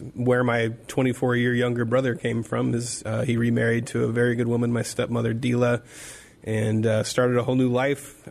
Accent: Oregon, United States; I grew up in Oregon, small town boy.

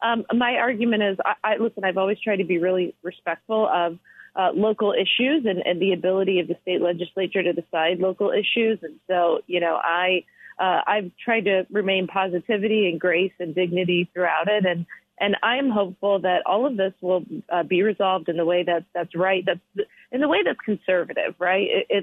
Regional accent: Florida, United States; which is very similar to actually where I grew up in Florida. I grew up in a bunch of, my farms, cattle, citrus groves, that sort of environment.

